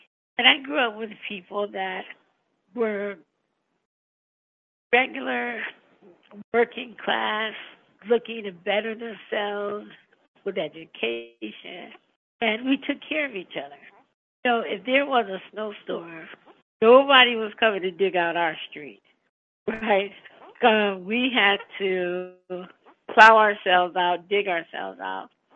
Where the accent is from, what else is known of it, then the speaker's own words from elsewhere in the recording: Connecticut, United States; So I grew up in Brookside. I grew up in Brookside in the early 60s. I lived there for 16 years.